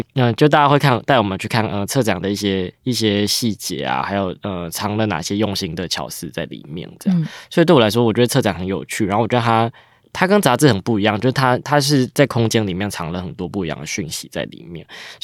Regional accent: Chiayi, Chiayi City, Taiwan; moved away as an adult; now in Taipei, Taiwan; 因为我自己就是嘉义人，然后因为去年台湾设计展其实在嘉义市，那我其实从小就是在嘉义市出生跟成长的，那一路到18岁就上大学的时候才来到台北。

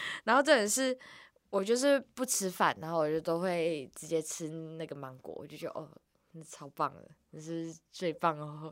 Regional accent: Taiwan; 我身为一个台湾人，我非常有点不太能理解。

